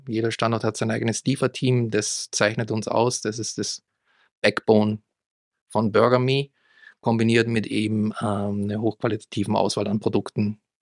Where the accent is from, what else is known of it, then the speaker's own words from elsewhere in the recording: Austria; now in Munich, Germany; Komme aber aus dem Süden, ich komme aus Österreich. Wohne hier in München